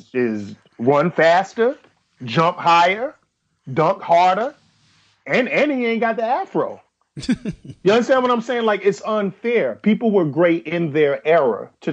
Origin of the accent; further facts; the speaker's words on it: New York, United States; I'm a New Yorker. I love my city. I bleed my city.